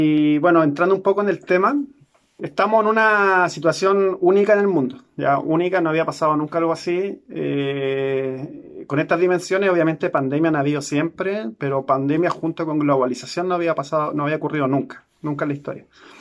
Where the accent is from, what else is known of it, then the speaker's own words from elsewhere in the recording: Valparaíso, Chile; also born or lived in Mexico; Ya soy de acá de Chile, de Valparaíso. Mi esposa es mexicana. Yo viví 7 años en México